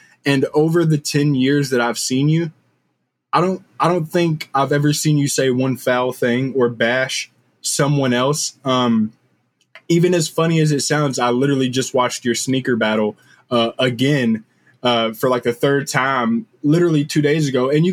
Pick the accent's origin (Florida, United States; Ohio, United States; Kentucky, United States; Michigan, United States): Kentucky, United States; I'm from Kentucky. Nothing like that here.